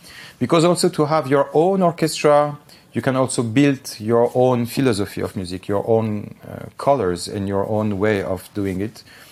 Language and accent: English; France; born there; first language Armenian; English is a second language; of course, I'm French, so it's pronounced now in the French way … But my mother tongue, even if I was born in France, is Armenian. So I always spoke Armenian at home.